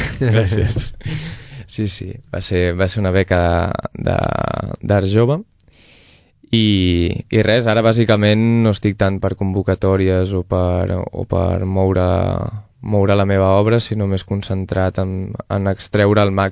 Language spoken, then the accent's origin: Catalan; Sant Fost de Campsentelles, Catalonia, Spain; jo sóc de Sant Fost de Campsentelles, Vallès Oriental